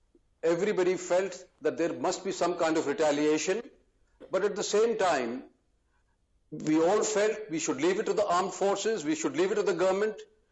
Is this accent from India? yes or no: yes; Punjab, India; I come from Punjab. Punjab faced it for 15 long years.